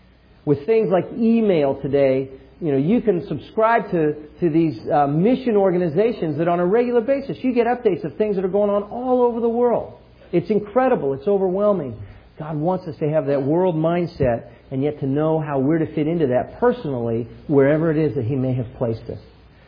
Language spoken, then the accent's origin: English; Oklahoma, United States; As you know, I'm from Oklahoma. Those of you that know me, I'm from Oklahoma.